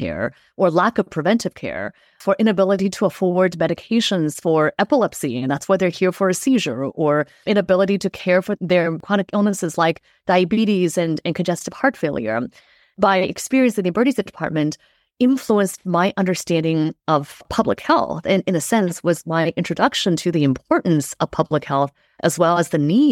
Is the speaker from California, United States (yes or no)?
yes; Los Angeles, California, United States; also born or lived in China; So I was born in China. My parents and I came to the U.S. just before I turned 8, and we lived in some areas in Los Angeles after we moved here that were challenging